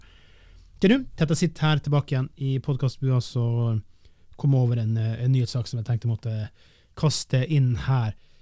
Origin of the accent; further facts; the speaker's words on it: Finnmark, Norway; Som finnmarking selv, så synes jeg det er patetisk, latterlig flaut.